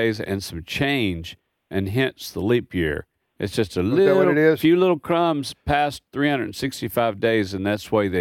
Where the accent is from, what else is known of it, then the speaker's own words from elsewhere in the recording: Kentucky, United States; You know, I grew up in Kentucky on the Indiana border, so there's a lot of back and forth there.